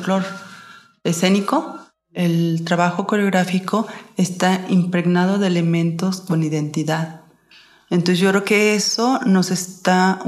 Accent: Mexico; Entonces son elementos que nos conectan inmediatamente como mujeres y como mexicanas.

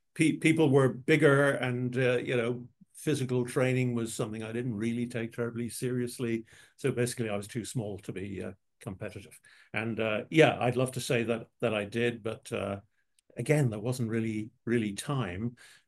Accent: Dublin, Leinster, Ireland; I grew up in Ireland, in Dublin, a sort of 20 minutes walk from the centre of the city.

